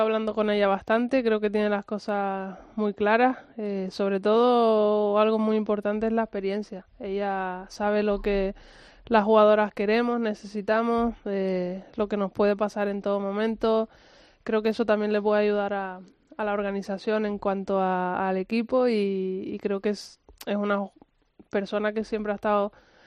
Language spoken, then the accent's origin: Spanish; Canary Islands, Spain; Yo soy canaria